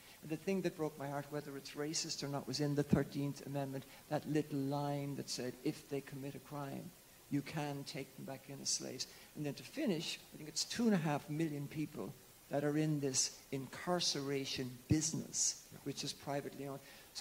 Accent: Ireland; now in Baltimore, United States; I'm from Ireland originally.

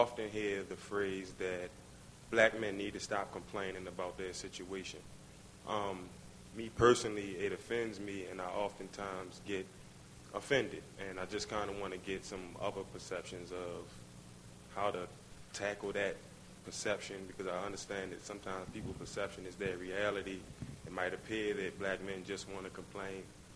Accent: Baltimore, Maryland, United States; I'm a young Black father, a Black educator. I'm born and raised in Baltimore City.

